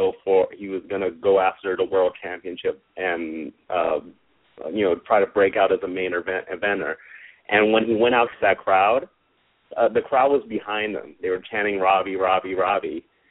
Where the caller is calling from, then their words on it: Hollywood, California, United States; from Hollywood.